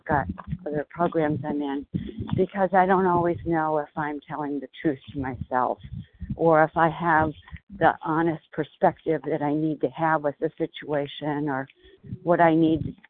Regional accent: Arizona, United States; from Arizona

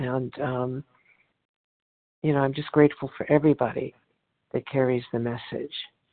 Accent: Los Angeles, California, United States; in reading this and hearing everybody share, I'm from Los Angeles, California

